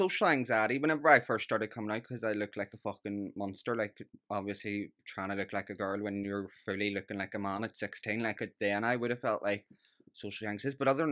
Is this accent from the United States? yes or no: no; Dundonald, Northern Ireland, United Kingdom; It wasn't Lockshore because I'm from Dundonald.